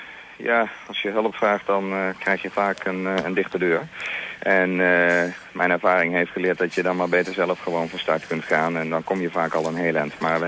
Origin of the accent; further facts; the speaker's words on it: Oosterbeek, Gelderland, Netherlands; Nou, ik ben opgegroeid in Oosterbeek.